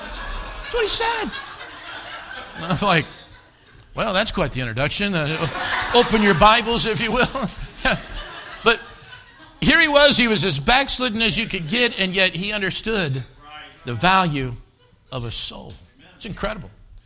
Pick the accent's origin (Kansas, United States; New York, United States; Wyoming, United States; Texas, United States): Wyoming, United States; Cody; I grew up in Cody, Wyoming, and then his papa's Pastor Ross, and that's just so sweet.